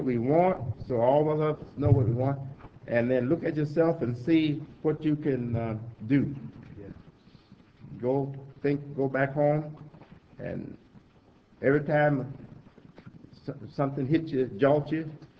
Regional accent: Chicago, Illinois, United States; We're from Chicago, we love the weather today. But I don't know about in June. We might rather stay in Chicago.

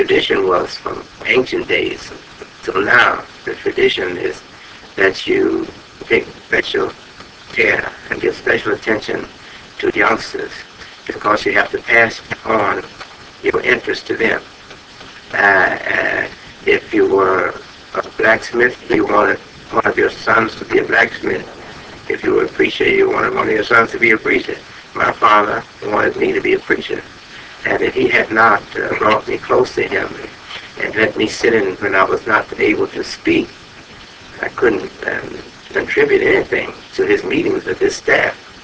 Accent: Chicago, Illinois, United States; moved away as an adult; A total of 9 years or more, I've been outside of my hometown, Chicago.

